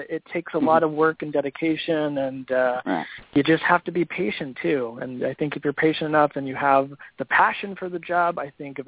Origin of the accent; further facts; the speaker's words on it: California, United States; Well, I grew up I grew up in California about 3 or 4 hours north of Los Angeles, and when I was about 13 years old, I went down to L.A.